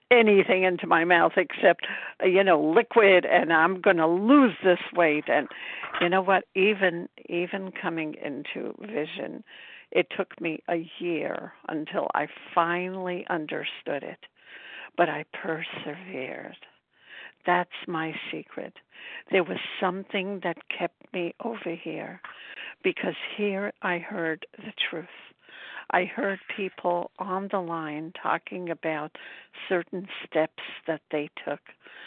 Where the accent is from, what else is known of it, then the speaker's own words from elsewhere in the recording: Brooklyn, New York, United States; I'm from Brooklyn, New York, and I'm so grateful to be recovering